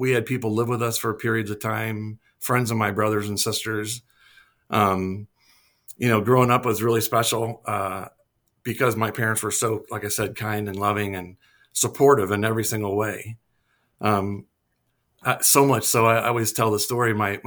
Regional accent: St. Louis, Missouri, United States; I grew up here in St. Louis. My parents were from here.

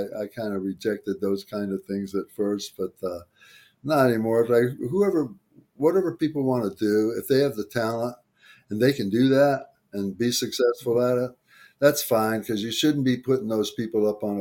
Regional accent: Detroit, Michigan, United States; So then when me and my brothers were younger, like in our teens, growing up in Detroit, we had some really good close friends

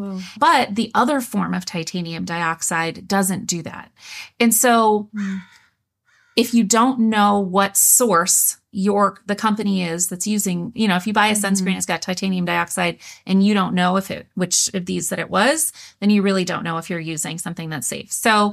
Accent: Maine, United States; moved away; We're from Maine originally, and we usually travel back to see our family in the summer

